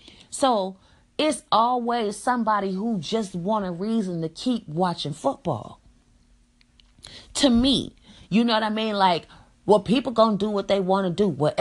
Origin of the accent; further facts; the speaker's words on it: Richmond, California, United States; My girlfriend is from Oakland, California. I am from Richmond, California.